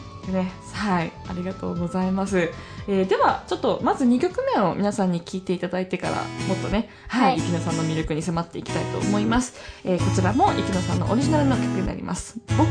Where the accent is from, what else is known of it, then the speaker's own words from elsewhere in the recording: Saitama, Japan; でもやっぱり私埼玉なんですよ出身が、